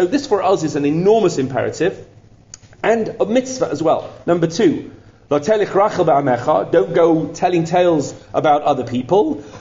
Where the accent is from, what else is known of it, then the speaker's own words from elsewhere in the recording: United Kingdom; I, of course, have a different situation here because I'm British